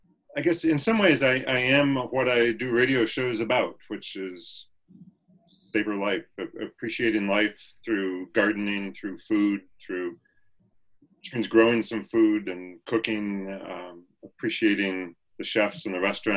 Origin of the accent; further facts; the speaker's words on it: Rome, New York, United States; now in Rochester, United States; Well, I grew up in Rome, New York, so not too far away, and came to the University of Rochester to study economics and political science, and ended up staying here.